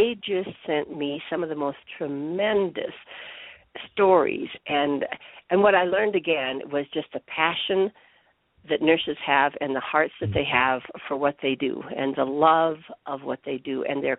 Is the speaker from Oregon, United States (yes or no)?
no; Colorado, United States; Number one, I'm from Colorado, and so of course I love Miss Colorado.